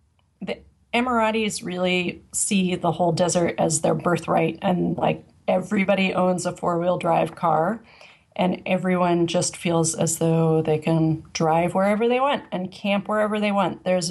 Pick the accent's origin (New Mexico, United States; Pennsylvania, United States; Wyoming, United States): New Mexico, United States; I'm originally from New Mexico. So some desert stuff, I'm like, yeah, I've seen it before.